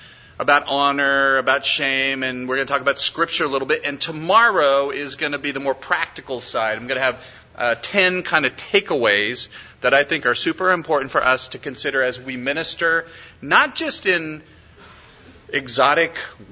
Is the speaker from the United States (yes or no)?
yes; United States; And what I began to see is that there was this entire big thing that I, as an American, culturally sensitive, missiologically educated, prayerful, had missed